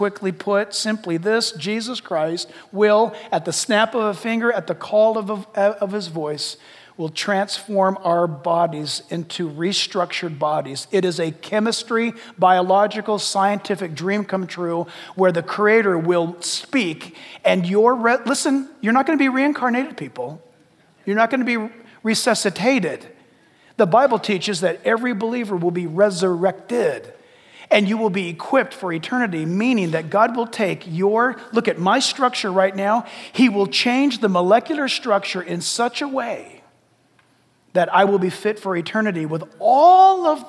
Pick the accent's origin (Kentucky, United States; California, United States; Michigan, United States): California, United States; San Diego; born there; I was born in San Diego, and Los Angeles is the place of issuance.